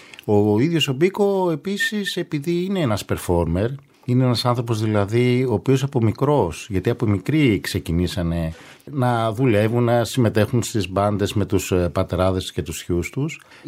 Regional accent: Gidas, Central Macedonia, Greece; Μόλις είπα ότι είμαι από το Γιδά, δηλαδή από 2 βήματα παρακάτω στον ίδιο κάμπο.

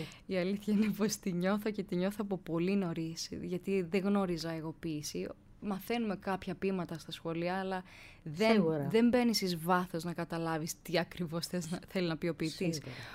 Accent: Chania, Crete, Greece; γεννήθηκα στα Χανιά της Κρήτης, σε ένα σπίτι, σε μια πολύτεκνη οικογένεια, με πάρα πολύ μουσική.

